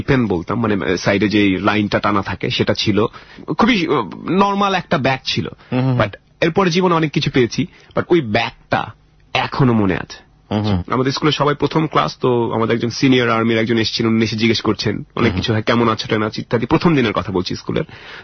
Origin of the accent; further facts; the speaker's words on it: Jessore, Khulna Division, Bangladesh; born there; also born or lived in Chittagong; আর্মির চাকরি 2-2.5 বছর পর মুভ করতাম, এই করতে করতে যশোরে জন্মেছি মনে নেই কিছুই, থাকার কথা না বায়োলজিক্যালি। দেন চিটাগং